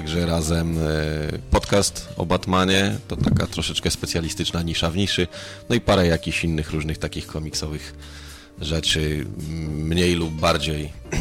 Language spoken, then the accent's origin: Polish; Konstancin-Jeziorna, Masovian Voivodeship, Poland; Jestem z Konstancina, to taki jakiś jedyny mój lokalny patriotyzm, jaki mnie dopada i zawsze się tym chwalę. W ogóle nie jestem z Warszawy, wbrew temu, co większość ludzi myśli.